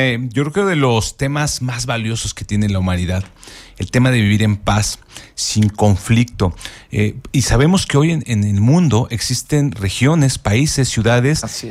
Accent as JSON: {"language": "Spanish", "country": "Mexico"}